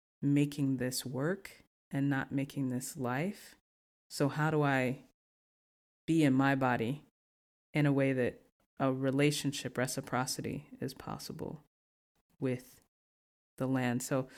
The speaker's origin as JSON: {"language": "English", "region": "the South", "country": "United States", "said": "because I'm from the South, mm-hmm. and I love collard greens"}